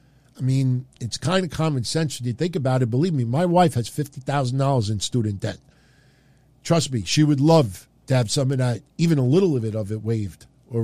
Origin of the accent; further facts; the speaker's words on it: New York, United States; And I'm from New York, too, all my life.